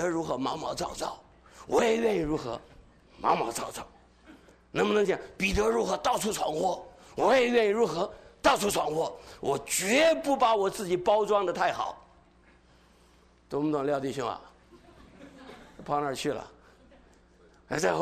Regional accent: China; moved away as an adult; 我是一个中国人，30多年以前，将近40年，我是63年来的

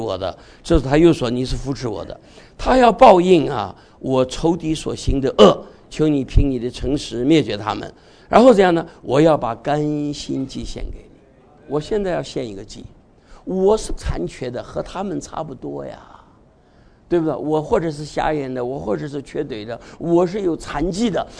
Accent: Taiwan; 我们从台湾来的可以骄傲的说在台湾

